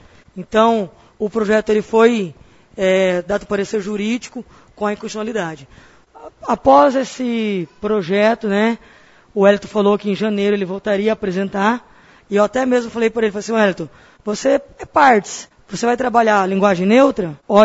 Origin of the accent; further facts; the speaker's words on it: Juara, Mato Grosso, Brazil; eu tenho 33 anos, eu nasci aqui em Juara